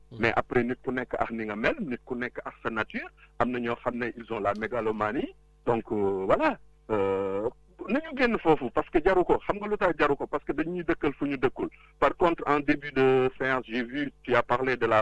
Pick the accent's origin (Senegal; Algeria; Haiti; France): Senegal; nous ñaan yalla ñun en tant que Sénégalais